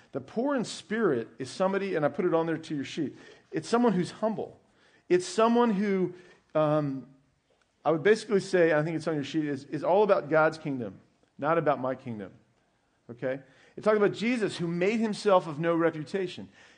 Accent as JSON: {"language": "English", "town": "Herndon", "region": "Virginia", "country": "United States", "tie": "born or raised there", "said": "I grew up in Herndon"}